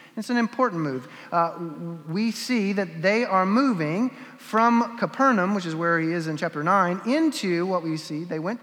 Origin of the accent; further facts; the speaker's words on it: the South, United States; So growing up in the South, the world headquarters of passive aggression, you have to hone this skill.